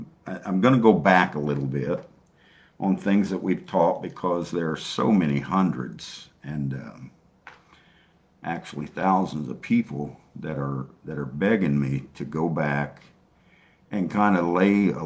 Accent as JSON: {"language": "English", "country": "United States", "said": "I'm from the United States, and I've been all over the world."}